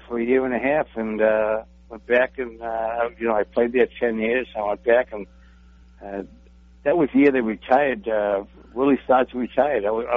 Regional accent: Boston, Massachusetts, United States; I mean, I'm from the East.

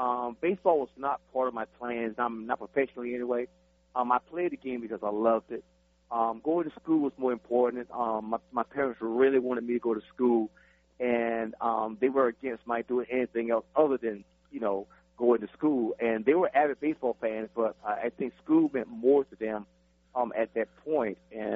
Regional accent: South Carolina, United States; when I was growing up here in South Carolina, the Braves were the only team that was nearby

